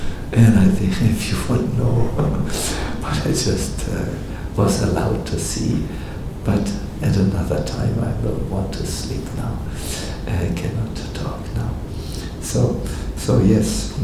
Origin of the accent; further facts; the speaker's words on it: North Germany, Germany; You know, I come from North Germany, and we've talked very directly